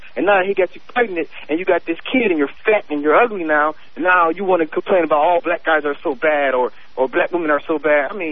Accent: Buffalo, New York, United States; And I'm from Buffalo.

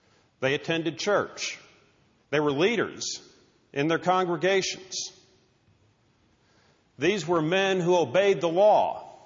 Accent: Texas, United States; I have to also say that as both a lawyer and as a Texan

